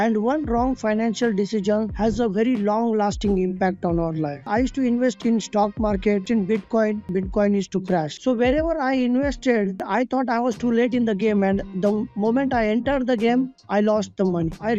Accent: India; moved away as an adult; now in United States; I come from India, and my parents, my dad is a doctor. My mother was a homemaker. I studied in India, and back in 2005, I came to America

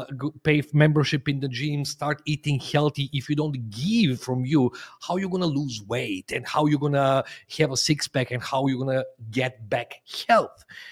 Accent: North Macedonia; English is a second language; Yeah, I'm originally from Macedonia. I'm born and raised until my very early 20s, like until 20 in Macedonia.

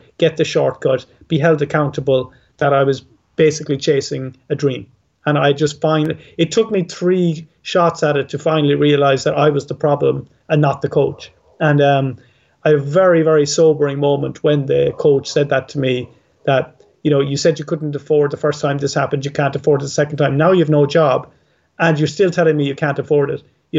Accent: Ireland; And I'm Irish. We're so allergic to anything that's salesy.

